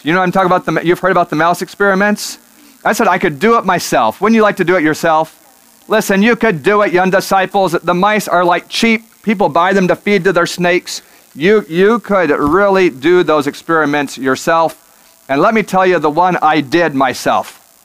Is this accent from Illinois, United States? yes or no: no; Alaska, United States; Yeah, I guess I grew up in Alaska, not that close.